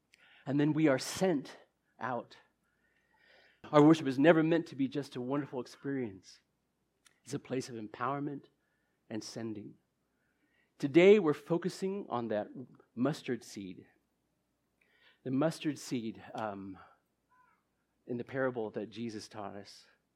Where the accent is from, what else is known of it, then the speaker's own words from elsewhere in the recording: Cali, Valle del Cauca, Colombia; from Cali, Colombia.